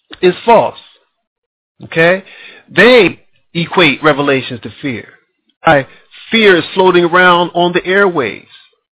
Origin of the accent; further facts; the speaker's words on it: Allentown, Pennsylvania, United States; now in Sweden; even my hometown, Allentown, Pennsylvania.